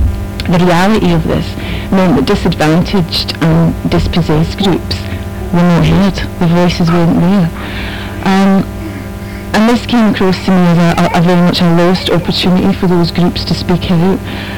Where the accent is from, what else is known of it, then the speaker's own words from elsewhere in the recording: Scotland, United Kingdom; I'm Scottish